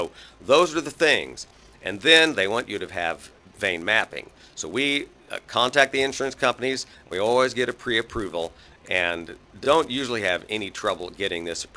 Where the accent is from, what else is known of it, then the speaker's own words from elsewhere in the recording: Kansas, United States; So I grew up down here in Southeast Kansas.